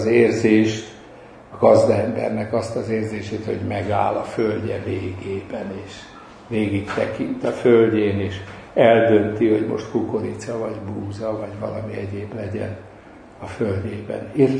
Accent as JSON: {"language": "Hungarian", "town": "Nyíregyháza", "region": "Szabolcs-Szatmár-Bereg", "country": "Hungary", "tie": "born or raised there", "said": "ahol felnőttem Nyíregyháza környékén"}